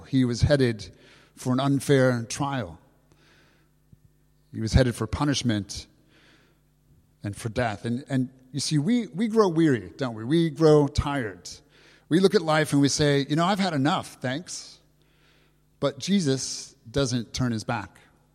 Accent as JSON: {"language": "English", "region": "Tennessee", "country": "United States", "tie": "born there", "also_born_or_lived": "California", "said": "I know you know me from California, but I was actually born in Tennessee. And my relatives in the South would say, I'm fixing."}